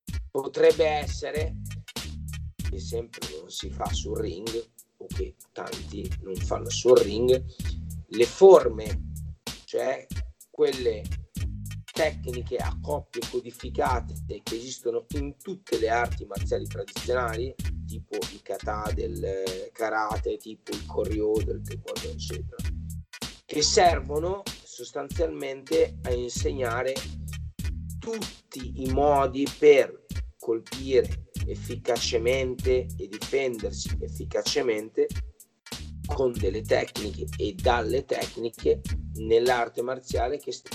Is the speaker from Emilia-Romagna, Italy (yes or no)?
yes; Bologna, Emilia-Romagna, Italy; born there; ho 43 anni, sono nato in una famiglia X, sono nato a Bologna